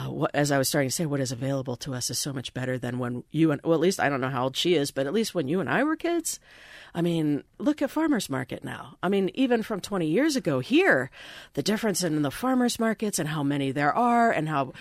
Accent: Indiana, United States; part of my childhood, I grew up in the Midwest, in Indiana, and I mean, we only had frozen fish unless it was something that came out of a local creek or river

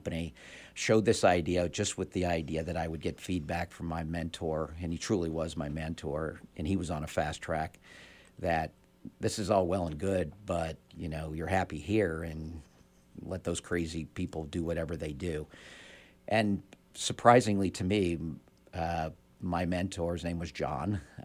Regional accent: Middletown, Ohio, United States; also born or lived in Cincinnati, Ohio; I was born in Cincinnati, Ohio in January of 1959. So those trying to do the math, that puts me at 59 years old as of last week. I was raised in Middletown, Ohio.

